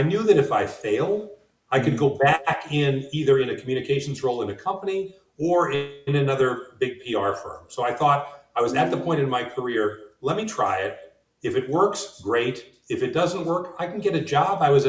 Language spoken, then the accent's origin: English; New York, United States; now in Chicago, United States; as I said, I'm originally from New York, but I'm out here and I'm fully a Midwesterner now, or almost fully. You know, it takes a little while to get that New York out of you.